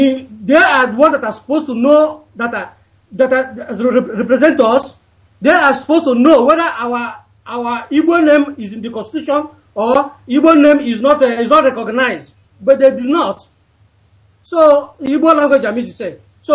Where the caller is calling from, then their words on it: Bilbao, Basque Country, Spain; I'm calling from Spain, Bilbao.